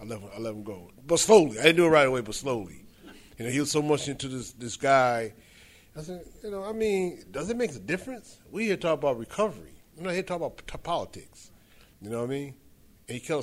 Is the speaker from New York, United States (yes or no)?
yes; New York, United States; now in Georgia, United States; I'm from New York, originally, but I live in Georgia.